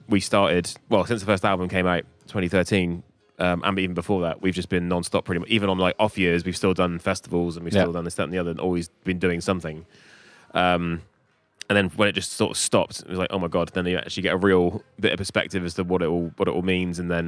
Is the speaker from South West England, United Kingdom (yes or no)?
yes; Plymouth, South West England, United Kingdom; Well, Plymouth, which is my hometown, always.